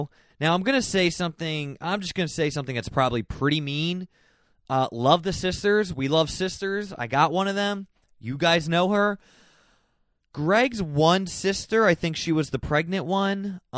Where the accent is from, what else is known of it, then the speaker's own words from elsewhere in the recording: Philadelphia, Pennsylvania, United States; Shout out, we're from Philadelphia.